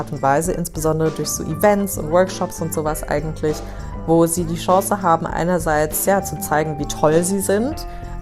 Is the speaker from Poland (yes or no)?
no; New York, United States; also born or lived in Frankfurt, Germany; Und ich bin ja in New York aufgewachsen. Also für die, die mich nicht kennen, ich bin ursprünglich aus Frankfurt, also in Frankfurt geboren, aber in New York aufgewachsen. Und Amerika ist für mich so eigentlich mein Heimatland.